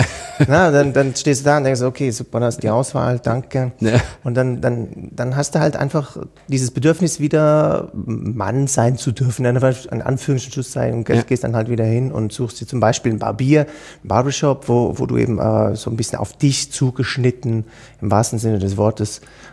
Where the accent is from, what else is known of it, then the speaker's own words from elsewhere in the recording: Switzerland; Und ich erlebe das einfach bei uns in der Schweiz ganz, ganz stark.